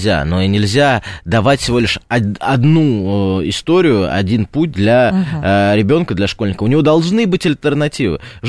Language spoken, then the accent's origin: Russian; Voronezh, Voronezh Oblast, Russia; Я сам из Воронежа.